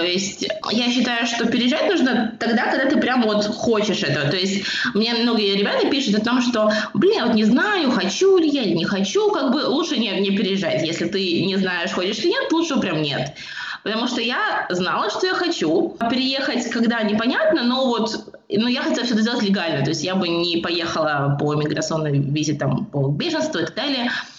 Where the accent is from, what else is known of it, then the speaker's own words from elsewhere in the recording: Belarus; born there; Я родилась в Беларуси, но мои родители учились в Петербурге.